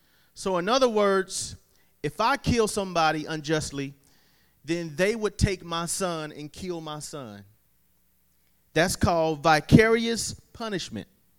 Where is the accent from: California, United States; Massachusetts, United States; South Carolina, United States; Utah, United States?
South Carolina, United States; Fair Forest; I'm from Fair Forest, South Carolina.